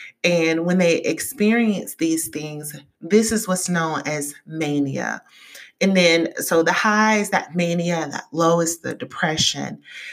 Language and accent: English; the South, United States; Any experience or knowledge that I had with bipolar came from growing up in the South